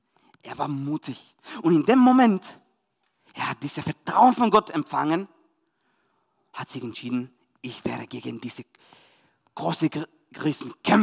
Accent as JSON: {"language": "German", "country": "Chile", "second_language": "German", "said": "Ich komme aus Chile. Von dem her meine Akzente."}